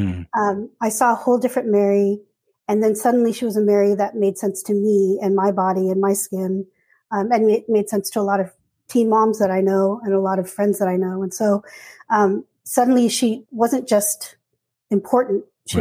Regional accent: Philippines; I'm Filipino, but I grew up Protestant

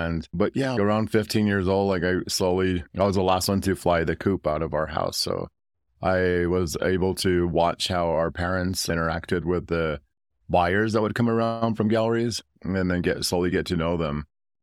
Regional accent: Cochiti Pueblo, New Mexico, United States; I am from Cochiti, Pueblo, New Mexico.

